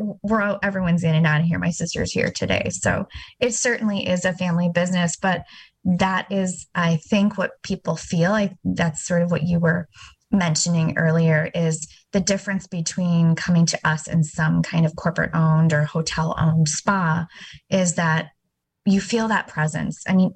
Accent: India; born there; I was born in India. I grew up, you know, in various parts of the country, and most of my childhood I spent in Middleton.

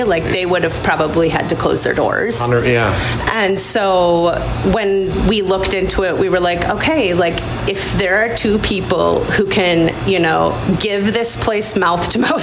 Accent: Appleton, Wisconsin, United States; also born or lived in California; now in Wausau, United States; So we moved here from California. I grew up in Appleton, and my parents moved to Wausau a handful of years ago from Appleton

